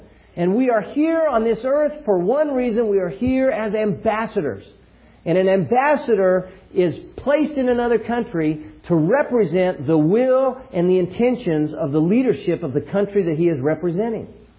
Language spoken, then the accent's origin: English; Oklahoma, United States; As you know, I'm from Oklahoma. Those of you that know me, I'm from Oklahoma.